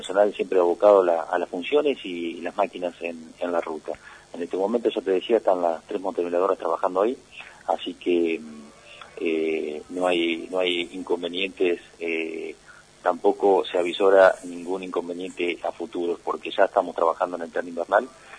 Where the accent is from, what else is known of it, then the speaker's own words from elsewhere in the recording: Gobernador Gregores, Santa Cruz, Argentina; Distrito Gobernador Gregores, que para mí es un orgullo, ¿no? Nuevamente estar aquí en mi pueblo, en mi distrito